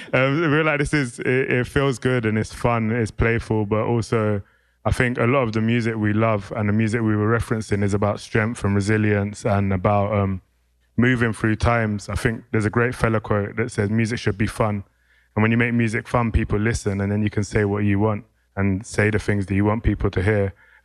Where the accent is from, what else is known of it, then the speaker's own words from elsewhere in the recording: London, United Kingdom; I realize I'm very British as well in a lot of ways, but I never necessarily felt like that in London because our community was so big